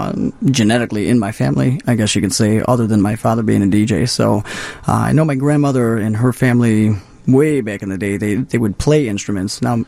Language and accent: English; Chicago Heights, Illinois, United States; South suburbs, Chicago South Heights, yeah.